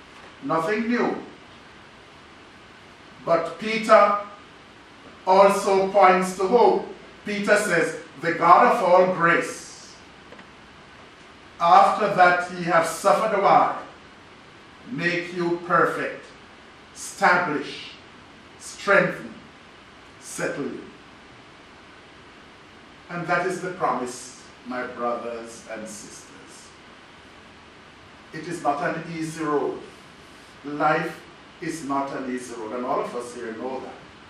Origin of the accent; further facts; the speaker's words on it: Jamaica; growing up in Jamaica, in that Anglican church, with that east stained glass window, with Jesus the Good Shepherd and the sheep over his shoulder.